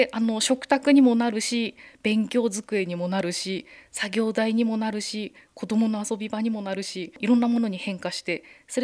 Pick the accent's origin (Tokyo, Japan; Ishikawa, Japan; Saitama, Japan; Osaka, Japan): Saitama, Japan; Tokorozawa; now in Fujisawa, Japan; 出身は埼玉県の所沢市です。